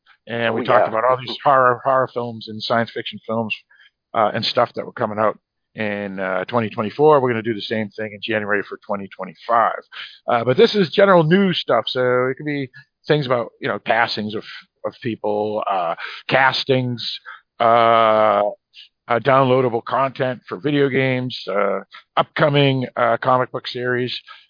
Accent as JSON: {"language": "English", "town": "Boston", "region": "Massachusetts", "country": "United States", "accent": "Boston", "said": "Yes, yes, because I got my Boston accent."}